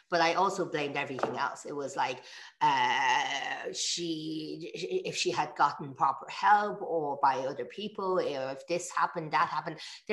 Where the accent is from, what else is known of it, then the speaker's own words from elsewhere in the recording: Ireland; The thing is, I know for a fact, being Irish, born and raised here, that the majority of Irish people are not racist.